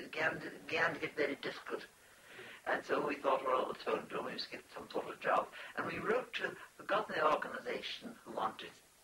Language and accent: English; Ireland; Being Irish, I didn't end up with a row.